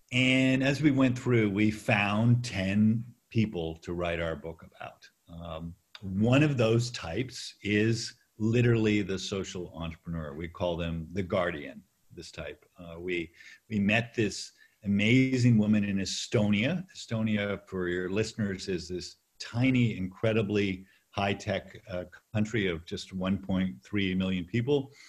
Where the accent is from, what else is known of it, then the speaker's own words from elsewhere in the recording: California, United States; You know, I'm a Californian.